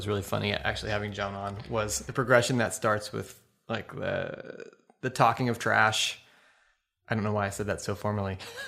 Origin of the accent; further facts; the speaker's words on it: New England, United States; Yeah, me being... a New Englander.